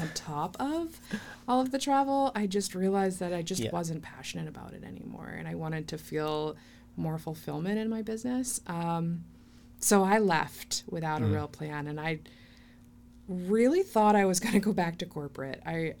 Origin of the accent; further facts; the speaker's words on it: Northbridge, Massachusetts, United States; also born or lived in Worcester; I'm from central Massachusetts originally. I was born in Worcester. I was raised in Northbridge, which is about 20 minutes south of there.